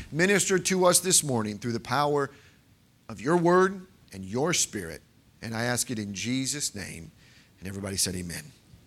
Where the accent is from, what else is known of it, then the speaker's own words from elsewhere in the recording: Chicago, Illinois, United States; now in Casey, United States; I'm as much from Casey as I am from Chicago, because I've actually lived in Casey longer than I did there. But I grew up going to churches on the south side.